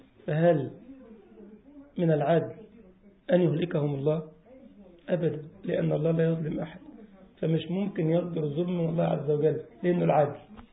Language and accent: Arabic; Egypt; كان عندنا في مصر يقول لك إيه جايب لنا كحك العيد هو كان قديم واحنا صغيرين